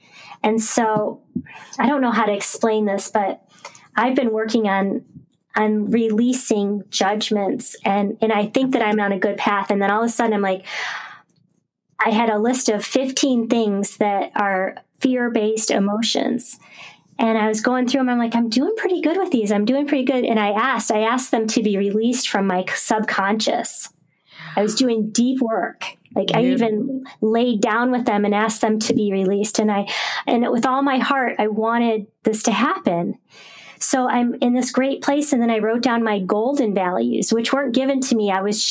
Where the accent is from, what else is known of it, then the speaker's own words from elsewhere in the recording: Sandusky, Ohio, United States; I was born and raised in Sandusky, Ohio, which is on Lake Erie. So I experienced the density of it, and I was drawn to move to the coast.